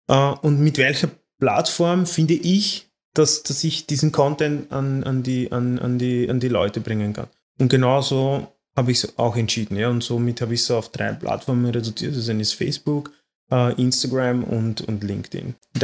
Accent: Austria; hier bei uns in Österreich wird

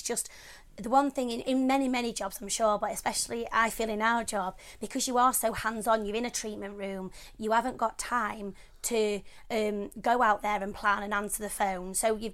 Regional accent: Yorkshire and the Humber, United Kingdom; Well, I'm from Yorkshire, I'm as tight as they come

